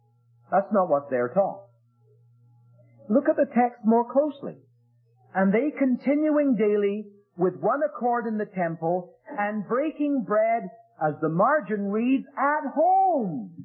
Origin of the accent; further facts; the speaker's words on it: England, United Kingdom; now in Canada; When we came over from England, for example, we brought a letter of commendation from an assembly. But the assembly in Abbotsford didn't know anything about the assembly we came from.